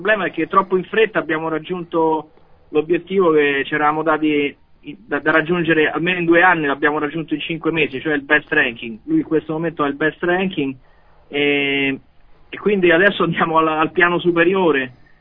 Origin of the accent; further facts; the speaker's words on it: Rome, Lazio, Italy; Vabbè, comunque siamo tutti di Roma